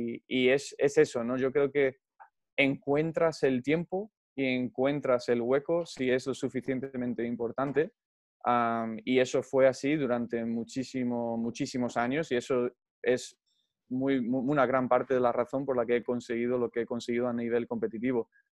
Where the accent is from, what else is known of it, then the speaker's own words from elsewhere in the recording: California, United States; moved away; Yo soy originalmente de California.